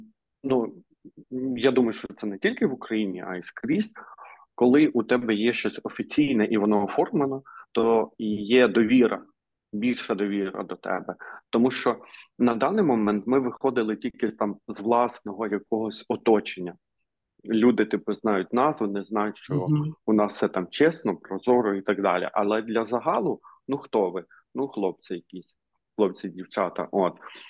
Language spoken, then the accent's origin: Ukrainian; Kyiv Oblast, Ukraine; Це невелике містечко на Київщині, власне, звідки я родом.